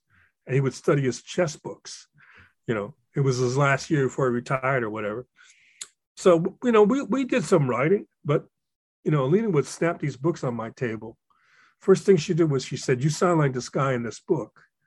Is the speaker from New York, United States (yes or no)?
no; Hawaii, United States; as a kid, I grew up in Hawaii and we all related to each other, Japanese to Native Hawaiians or Kanaka o Iwi, as we say, Portuguese people.